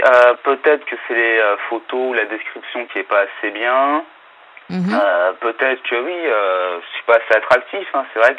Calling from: Île-de-France, France; 25 ans, je viens de l'Essonne.

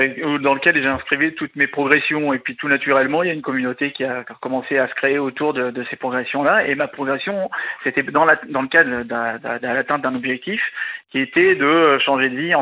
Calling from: Île-de-France, France; Alors j'ai 37 ans et je suis des Yvelines, plus particulièrement d'à côté de Versailles.

